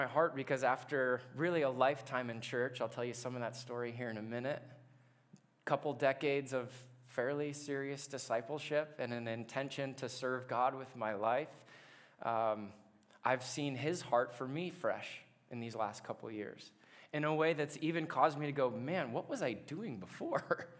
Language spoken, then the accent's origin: English; Irvine, California, United States; I grew up in Southern California in Irvine.